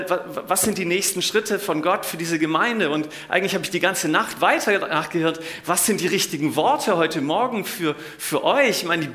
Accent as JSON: {"language": "German", "town": "Weinstadt", "region": "Baden-Württemberg", "country": "Germany", "tie": "born or raised there", "also_born_or_lived": "Unna", "said": "Und also ich bin geboren in Unna in Westfalen und ich habe gesagt, einmal Westfale, immer Westfale. Aber aufgewachsen bin ich im Stuttgarter Raum und der Ort, in dem ich aufgewachsen bin, hieß Weinstadt."}